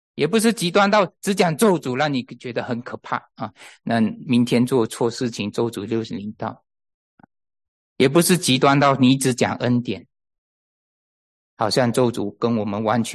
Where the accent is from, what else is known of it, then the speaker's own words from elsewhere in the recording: China; 基督教不是中庸之道，我们中国人喜欢中庸之道。